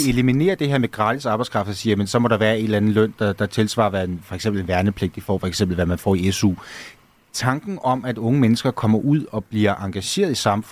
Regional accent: Vedbæk, Capital Region of Denmark, Denmark; Jeg kommer op fra Vedbæk. Der er ikke super mange gaffeltruckførere der.

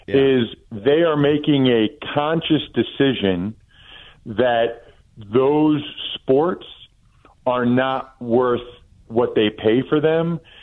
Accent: Pennsylvania, United States; I mean, I grew up outside of Philly.

